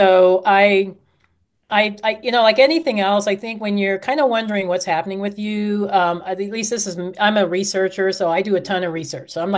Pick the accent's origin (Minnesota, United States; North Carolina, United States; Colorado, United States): Colorado, United States; Castle Rock; here in my hometown of Castle Rock, which is just south of Denver.